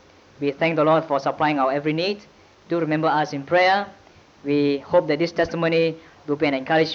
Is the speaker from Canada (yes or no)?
no; Malaysia; now in Manila, Philippines; I am from Malaysia.